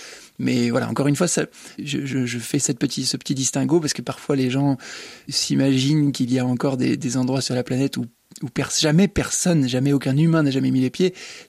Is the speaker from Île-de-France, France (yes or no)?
no; Grenoble, Auvergne-Rhône-Alpes, France; j'ai des origines alsaciennes, absolument. Mais moi, je suis né complètement à Grenoble et j'étais dans les alentours. Et les alentours de Grenoble, il y a encore 40 ans, c'était des vignes. Et c'était la forêt, et c'était un monde plutôt de chasseurs